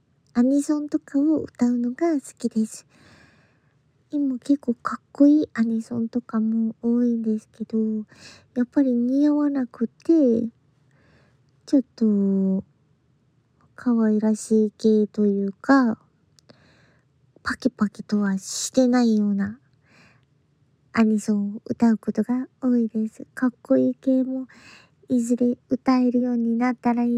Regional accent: Aichi, Japan; 出身地は愛知県です。

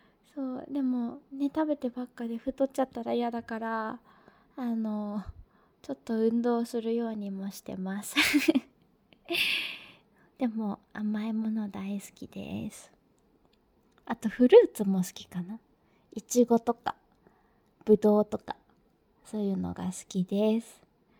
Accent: Tokyo, Japan; 出身地は、東京都です

